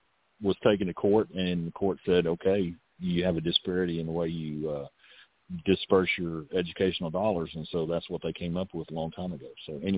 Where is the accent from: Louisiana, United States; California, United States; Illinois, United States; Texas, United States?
Texas, United States; well, I'm a Texan that went to Colorado to ski, and they didn't like Texans up there.